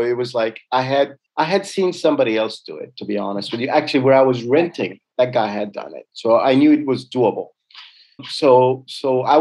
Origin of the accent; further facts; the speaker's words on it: Tanzania; English is a second language; moved away as an adult; also born or lived in India; I was born in India, was fortunate enough to grow up in East Africa, surrounded by just some amazing friends and, you know, just a huge international community in East Africa and Tanzania.